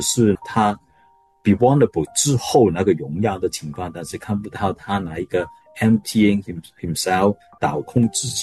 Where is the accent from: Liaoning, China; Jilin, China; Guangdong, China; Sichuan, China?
Guangdong, China; 我们广东人有句话